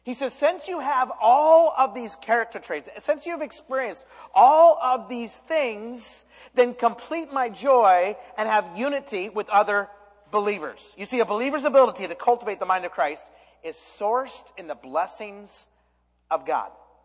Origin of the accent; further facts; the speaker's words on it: Idaho, United States; I grew up in Idaho. We don't have a football team.